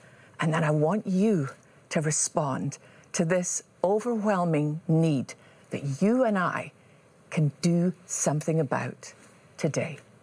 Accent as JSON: {"language": "English", "region": "Scotland", "country": "United Kingdom", "tie": "born there", "said": "I was born in Scotland."}